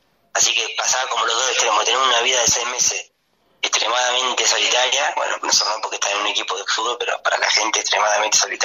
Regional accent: General La Madrid, Buenos Aires Province, Argentina; yo arranqué en mi pueblo, se llama General Madrid

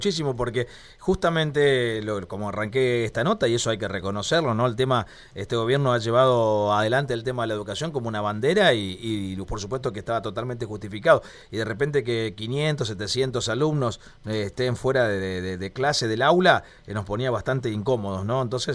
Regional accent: Santa Fe, Argentina; yo como santafesino estoy en la provincia

